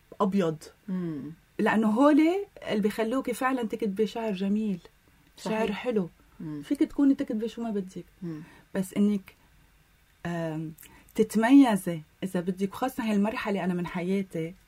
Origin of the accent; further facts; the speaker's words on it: Lebanon; أنا فخورة أنه أنا لبنانية